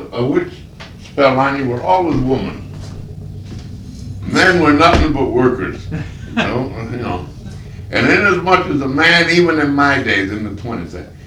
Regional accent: Italy; moved away; I come from Italy in 1912.

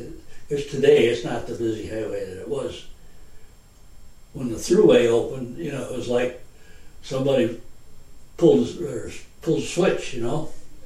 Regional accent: New York, United States; the traffic, you know, became a main east-west artery here in New York.

